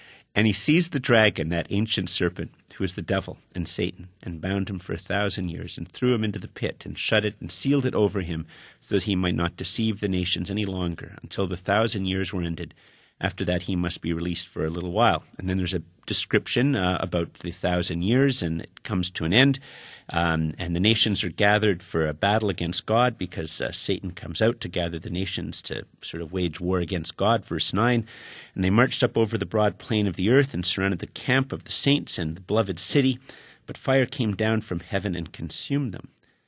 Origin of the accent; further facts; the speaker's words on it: Canada; This is very, very hard for me to talk about as a Canadian.